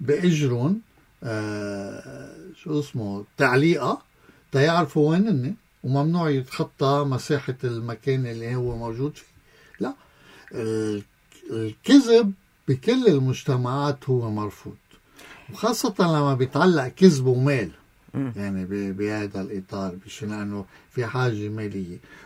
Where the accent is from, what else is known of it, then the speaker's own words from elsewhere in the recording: Lebanon; نحن كلبنانية حاليا بهالفوضى وبهالهمروجة السياسية